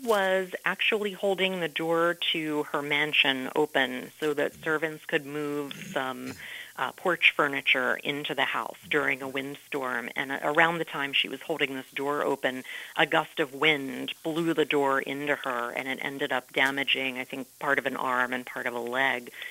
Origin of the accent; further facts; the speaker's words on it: New Jersey, United States; I grew up in New Jersey because my dad was a professor in New Jersey, but my grandparents and all of the extended family were in southwestern Pennsylvania.